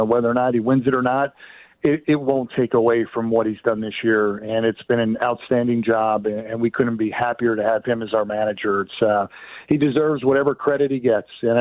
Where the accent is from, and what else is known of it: Philadelphia, Pennsylvania, United States; born or raised there